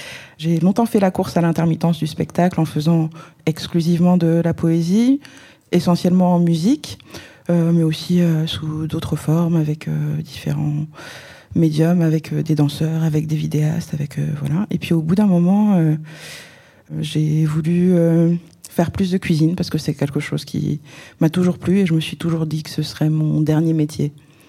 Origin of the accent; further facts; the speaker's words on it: Senegal; now in France; Je suis née, j'ai grandi au Sénégal.